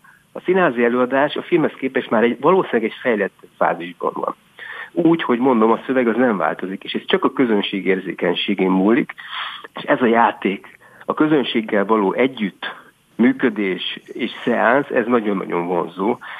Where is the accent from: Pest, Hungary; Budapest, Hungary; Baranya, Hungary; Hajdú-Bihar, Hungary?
Hajdú-Bihar, Hungary; Debrecen; mi mindannyian debreceniek vagyunk, Debrecenbe jöttünk